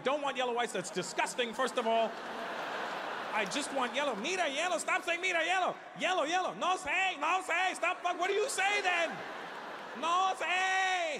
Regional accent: Brampton, Ontario, Canada; I grew up just outside of Toronto, a small town called Brampton, and B-Town represent. I grew up in these townhouses, and all the driveways were attached in the townhouses.

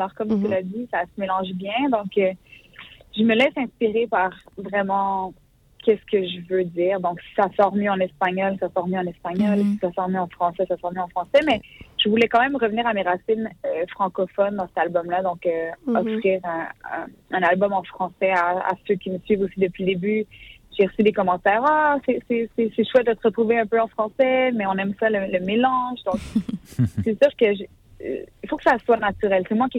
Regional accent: Montreal, Quebec, Canada; Donc, moi, j'ai grandi à Montréal. Il y avait beaucoup d'haïtiens, de latinos, tout ça.

